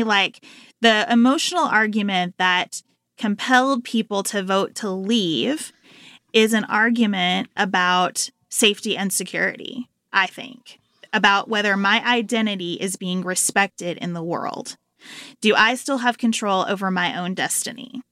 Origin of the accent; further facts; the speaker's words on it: Livermore, Kentucky, United States; I went to the library in Livermore, Kentucky, where I grew up. Population, about 1,500. I always tell people, two banks, one grocery store, zero stoplights. That's Livermore.